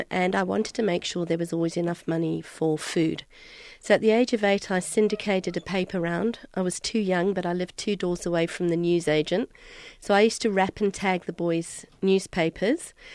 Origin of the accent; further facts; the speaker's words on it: United Kingdom; born there; Well, my background is very unconventional. I was born in the UK.